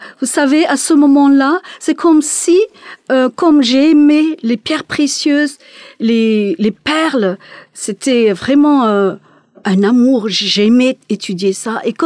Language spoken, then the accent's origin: French; Madagascar; moved away as an adult; now in France; je suis originaire de Madagascar et je suis venue en France pour faire mes études, pour continuer mes études